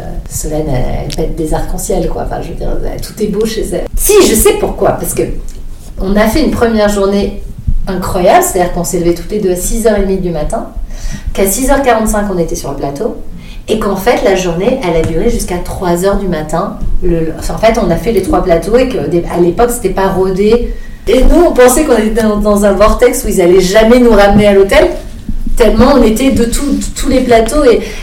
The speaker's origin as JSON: {"language": "French", "town": "Paris", "region": "Île-de-France", "country": "France", "tie": "born or raised there", "said": "je suis née à Paris dans le 11e, à côté du Père Lachaise."}